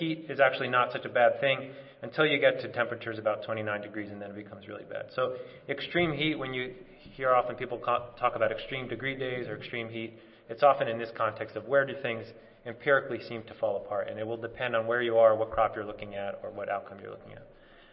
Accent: California, United States; I'm going to try to give you my perspective, not only as a Californian in that sort of hellscape that was described in terms of the drought

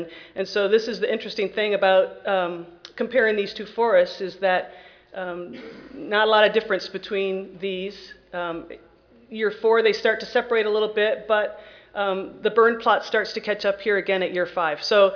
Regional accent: Idaho, United States; So I'm sure Mark mentioned that I was from Idaho. And they really are. I mean, potatoes are just huge in Idaho.

